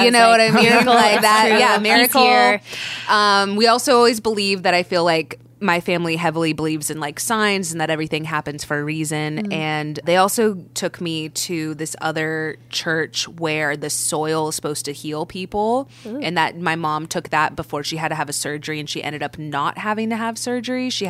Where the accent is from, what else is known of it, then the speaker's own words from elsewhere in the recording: Texas, United States; Well, it was really interesting growing up in Texas, like going to high school in Texas, because we were Catholic